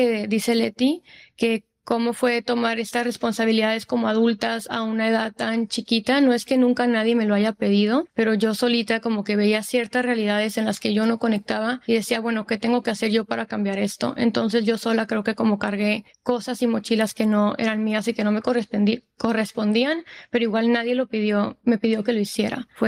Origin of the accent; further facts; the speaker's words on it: Monterrey, Nuevo León, Mexico; also born or lived in McAllen, Texas, United States; now in Los Angeles, United States; Soy nacida en McAllen, Texas, que eso a mí me dio muchísimos beneficios porque gracias a eso es que puedo estar aquí en Los Ángeles. Pero yo crecí en Monterrey casi toda mi vida.